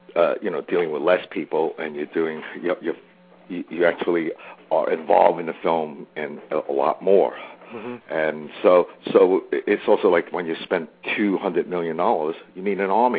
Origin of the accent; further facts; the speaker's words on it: New York, United States; Since I grew up in New York, I wanted to do a picture on the Chinatown gang